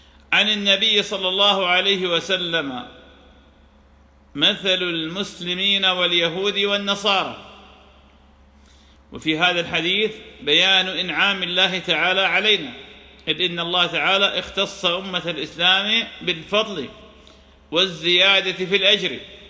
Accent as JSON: {"language": "Arabic", "country": "Iraq", "said": "وشاهدنا بحمد الله تعالى في بلادنا العراق"}